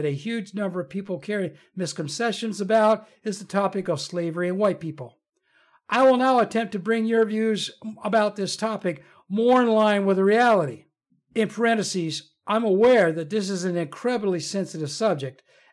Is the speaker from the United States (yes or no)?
no; United Kingdom; As a British man myself, I can assure you that my ancestors were not privileged upper-class slave owners.